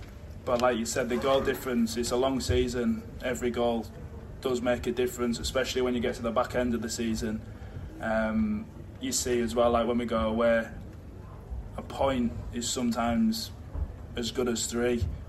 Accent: Bridlington, Yorkshire and the Humber, United Kingdom; Obviously, I'm from Brid. I know about York.

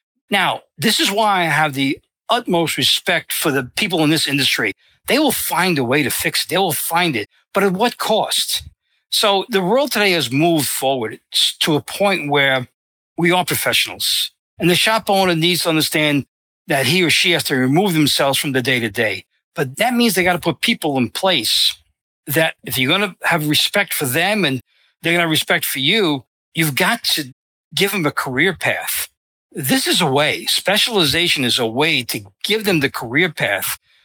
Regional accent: Bronx, New York, United States; And everybody knows that. They can tell by the way I speak, right? And I'm from the Bronx.

